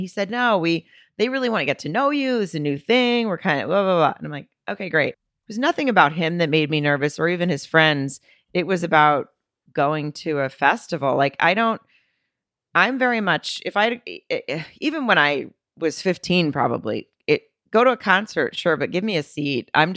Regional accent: Arkansas, United States; And I'm like, I'm from Arkansas. This is my first exposure to like any kind of outdoor rave type party. Most I had done is like drink beer by a creek.

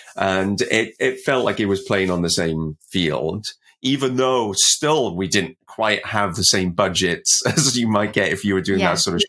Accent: Wales, United Kingdom; now in Canada; you know, I'm Welsh and I came over here, but I was very aware of what, you know, Canadian scene was

